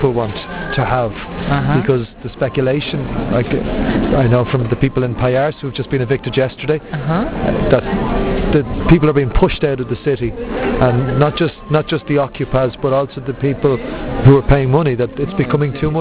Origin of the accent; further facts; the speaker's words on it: Ireland; Like I'm coming from Ireland, which has gone through so much poverty, and now very quickly is going through progress.